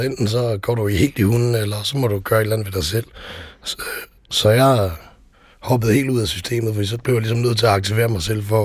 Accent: Aabenraa, Region of Southern Denmark, Denmark; born there; Jeg er født i Sønderjylland, i Aabenraa.

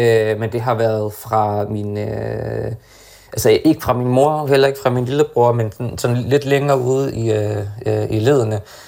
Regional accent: Horsens, Central Denmark Region, Denmark; moved away as an adult; jeg flyttede først fra Horsens som 21-årig.

